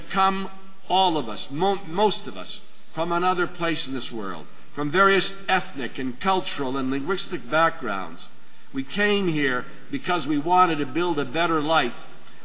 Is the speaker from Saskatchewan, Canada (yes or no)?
yes; Saskatoon, Saskatchewan, Canada; born there; I was born in Saskatoon, Saskatchewan. I'm first generation.